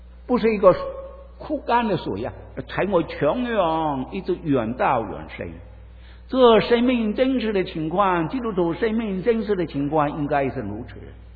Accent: Fuzhou, Fujian, China; 我们福州人比较结婚的早一点啊

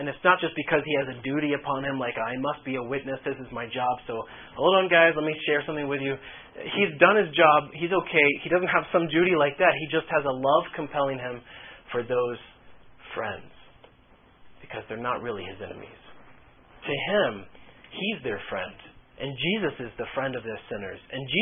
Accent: Kentucky, United States; So, now I'm from Kentucky, right?

